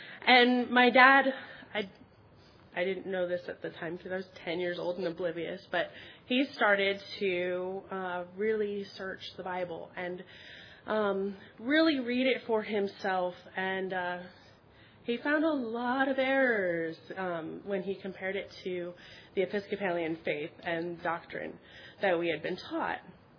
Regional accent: Virginia, United States; also born or lived in Washington, D.C.; I'm originally actually from Virginia. That's where I grew up. And I was born in Washington, D.C.

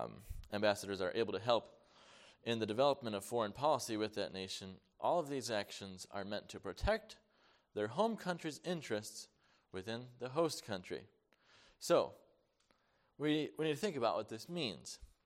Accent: Mount Morris, New York, United States; born there; I was born in Mount Morris, New York, wasn't any of my choosing. I don't remember it, but it happened.

